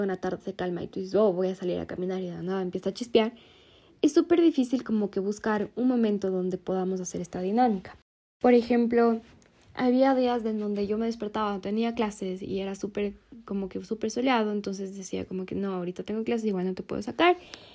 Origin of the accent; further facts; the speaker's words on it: Quito, Pichincha, Ecuador; Soy de Quito, Ecuador